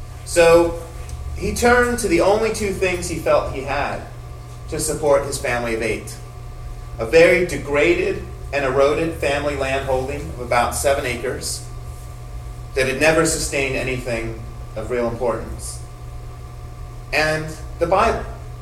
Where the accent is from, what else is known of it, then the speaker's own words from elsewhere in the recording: Arizona, United States; when people heard that I was from Arizona and interested in water issues